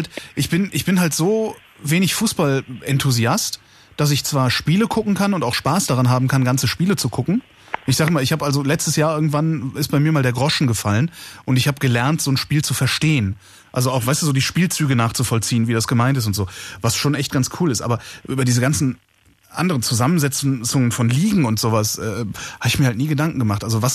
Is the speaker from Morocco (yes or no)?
no; Cologne, North Rhine-Westphalia, Germany; born there; now in Berlin, Germany; In Mitte wohne ich nicht. Ich bin gebürtiger Kölner.